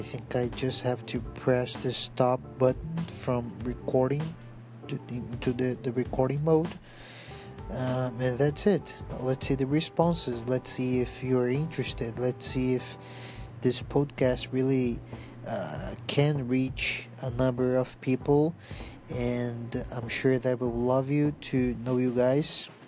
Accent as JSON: {"language": "English", "country": "Brazil", "second_language": "English", "said": "I'm from Brazil"}